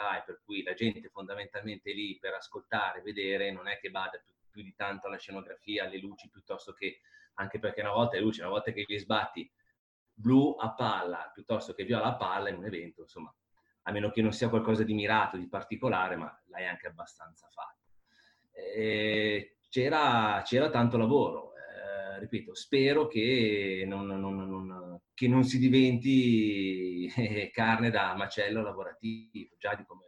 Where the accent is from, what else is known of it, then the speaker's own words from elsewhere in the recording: Milan, Lombardy, Italy; io parlo da milanese, perché lavoro, sono di Milano e lavoro a Milano.